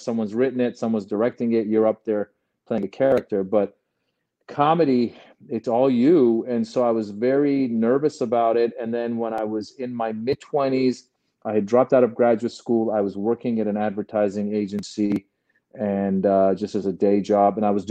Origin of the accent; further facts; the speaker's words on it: California, United States; So that's what we did. We came to America. I grew up in Northern California when I was a young kid, maybe around 10 years old or so.